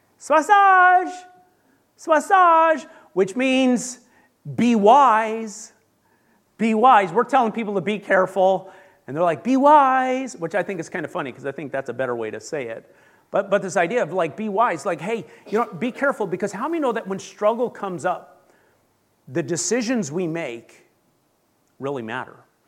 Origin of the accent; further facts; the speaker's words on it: Canada; because I grew up in Canada, I learned French.